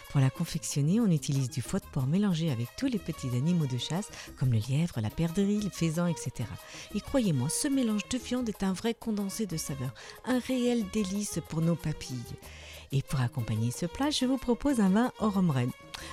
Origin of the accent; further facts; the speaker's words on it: Cuenca, Castilla-La Mancha, Spain; surtout parce que c'est ma ville natale. Du haut de ses 1000 mètres d'altitude, Cuenca est située entre Madrid et Valencia.